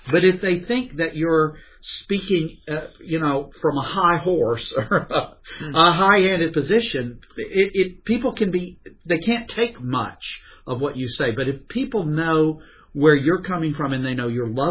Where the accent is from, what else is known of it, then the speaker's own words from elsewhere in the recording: the South, United States; I'm a Southerner, I'll put it this way.